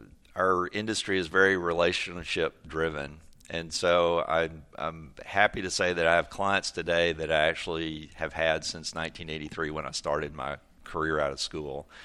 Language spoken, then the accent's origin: English; Longview, Texas, United States; I grew up in Longview in East Texas